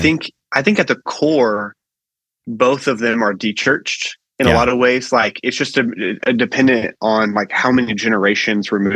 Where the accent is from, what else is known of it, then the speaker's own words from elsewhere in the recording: Stillwater, Oklahoma, United States; moved away as an adult; now in Spokane, United States; So I was born and raised in Oklahoma.